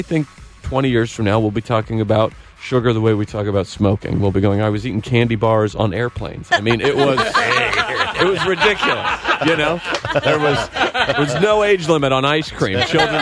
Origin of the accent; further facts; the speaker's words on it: Idaho, United States; I get this, where are you from? Idaho.